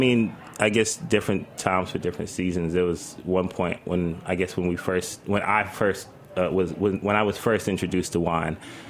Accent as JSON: {"language": "English", "town": "Bronx", "region": "New York", "country": "United States", "said": "Yeah, I'm from the Bronx."}